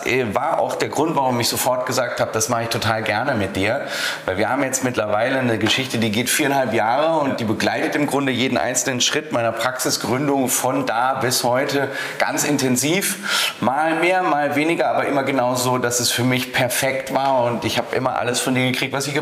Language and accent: German; Baden-Württemberg, Germany; Ja, und meine alte Heimat ist ja in Baden im Schwarzwald.